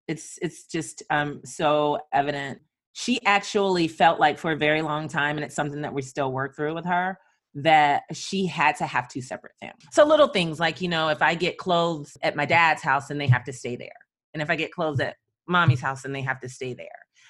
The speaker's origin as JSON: {"language": "English", "region": "the South", "country": "United States", "tie": "born or raised there", "said": "I was raised in the South."}